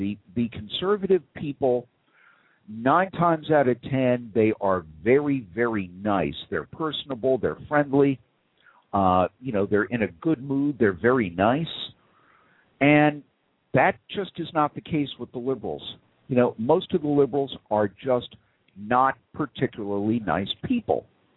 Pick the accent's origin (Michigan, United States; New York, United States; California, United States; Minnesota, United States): New York, United States; New York City; I was a kid growing up in New York City. We went to it all the time.